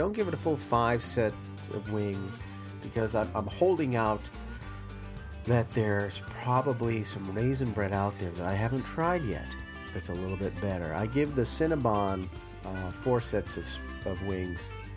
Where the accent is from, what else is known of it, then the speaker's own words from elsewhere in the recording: Massachusetts, United States; I grew up in New England. I grew up in a little town about 20 miles south of Boston. And I was very close to Plymouth.